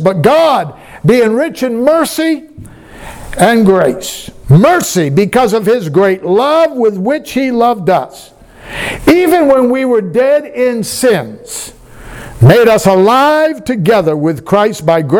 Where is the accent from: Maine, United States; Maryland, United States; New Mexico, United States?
Maine, United States; Westbrook; I'm from the Northeast. I'm born in Maine to be exact, Westbrook, Maine to be exact, outside of Portland.